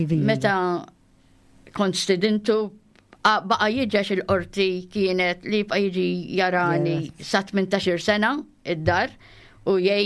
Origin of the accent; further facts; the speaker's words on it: Mosta, Northern Region, Malta; Jiena mill-Mosta, ġifieri twelit fil-1942.